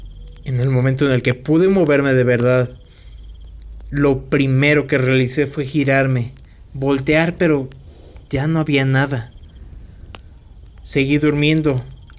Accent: Venezuela; now in Ibagué, Colombia; Yo soy venezolano, sin embargo, emigré por la situación de mi país y ahora vivo en Colombia en el departamento de Tolima, Ibagué.

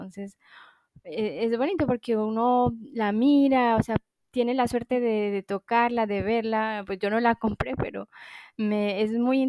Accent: Pasto, Nariño, Colombia; now in Paris, France; Yo soy de Colombia, del sur de Colombia, de Pasto. No sé si tú conoces, es cerca a la frontera con Ecuador, casi como a unas 2 horas.

